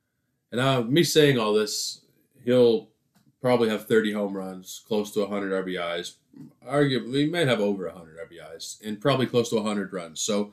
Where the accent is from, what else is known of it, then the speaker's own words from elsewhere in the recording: Toronto, Ontario, Canada; I am from Toronto, by the way.